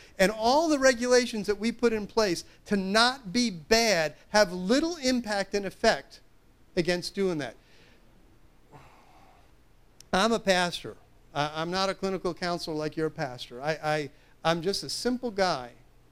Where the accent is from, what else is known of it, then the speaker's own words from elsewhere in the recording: Long Island, New York, United States; I grew up on Long Island, and I grew up in a community that was on the other side of the tracks.